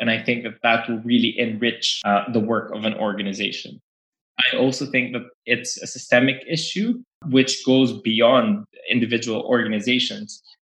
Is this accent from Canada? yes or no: no; Philippines; now in United Kingdom; I come from the Philippines and I moved to the UK, and that's for many reasons, personal and professional